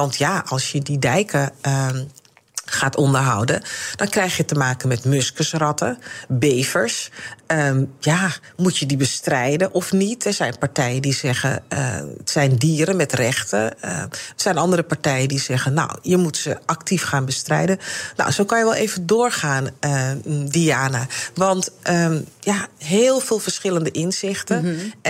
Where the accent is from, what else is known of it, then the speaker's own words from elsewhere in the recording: Amsterdam, North Holland, Netherlands; Ik ben zelf ook geboren en getogen in Amsterdam. Echt was al een stadsjuffer, zoals dat genoemd werd.